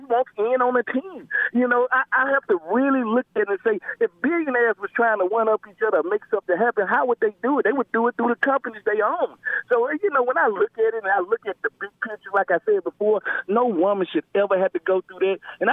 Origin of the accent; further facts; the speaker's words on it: Mississippi, United States; I'm from Mississippi. I've been through it all, and I've seen it all.